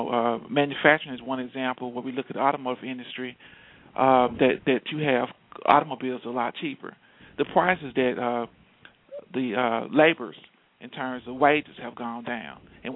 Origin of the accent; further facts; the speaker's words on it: Shreveport, Louisiana, United States; I'm actually from North Louisiana. I'm from Shreveport.